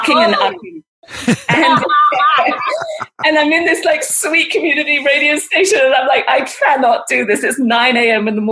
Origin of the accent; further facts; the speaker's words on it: England, United Kingdom; accent: British; So I grew up in England and had a British accent, but as you hear it now, it doesn't really sound that British anymore.